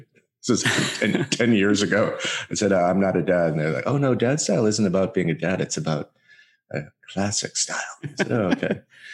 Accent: Minnesota, United States; but because I'm actually from Minnesota, I'm contractually obligated to loathe the Packers

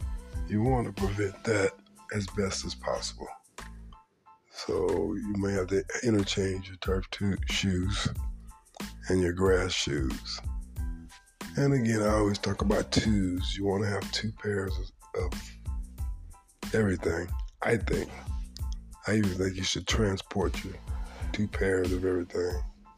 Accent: Texas, United States; I'm a Texan, so our weather changes regularly.

